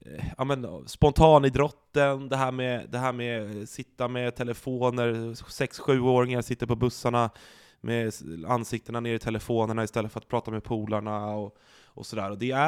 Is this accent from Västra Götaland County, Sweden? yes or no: no; Stockholm, Stockholm County, Sweden; Jag är uppväxt i Ulvsunda, som det heter, Bromma, Stockholm, på gränsen mot Solna. Och vi var ett så här klassiskt medelklass familjeområde, mycket barn och ungdomar